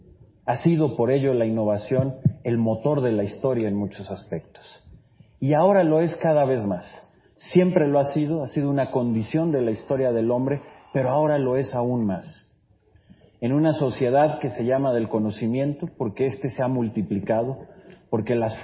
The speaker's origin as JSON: {"language": "Spanish", "country": "Mexico", "said": "esa es la pregunta que nos tenemos que hacer como mexicanos."}